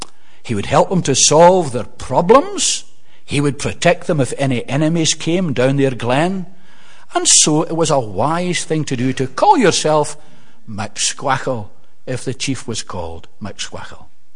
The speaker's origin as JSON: {"language": "English", "region": "Scotland", "country": "United Kingdom", "said": "Now, being a Scot"}